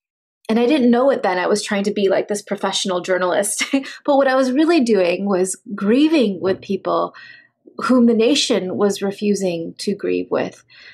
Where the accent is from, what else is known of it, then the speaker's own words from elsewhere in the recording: United States; I didn't want to face my role as an American whose country was attacked.